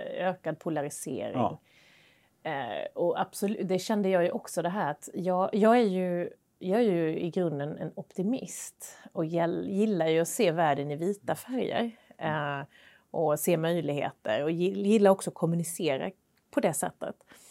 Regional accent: Småland, Sweden; accent: Småland dialect; Så får man min småländska på köpet.

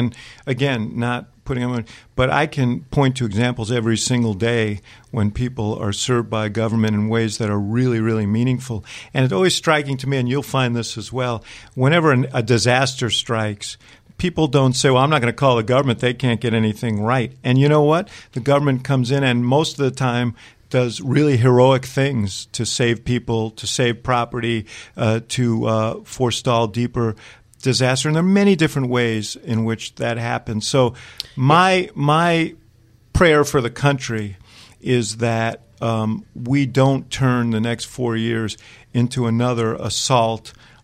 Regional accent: United States; And I'll just say it won't make me popular as an American.

